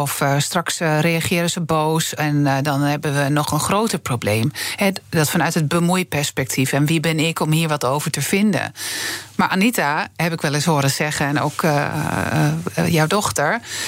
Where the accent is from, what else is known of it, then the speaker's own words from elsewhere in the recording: Overijssel, Netherlands; ik kom uit Twente.